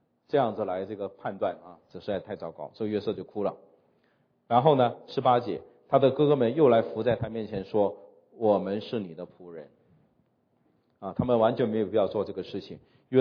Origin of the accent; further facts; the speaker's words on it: China; 我们中国人有句成语啊，叫做以小人之心，是吧？